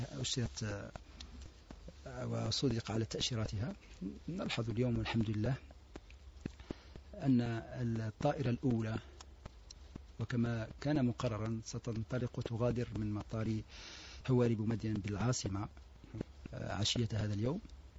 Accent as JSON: {"language": "Arabic", "country": "Algeria", "said": "هذا الإجراء الذي دخلناه نحن كجزائريين اختياريا بتوجيه من دولة الوزير الأول"}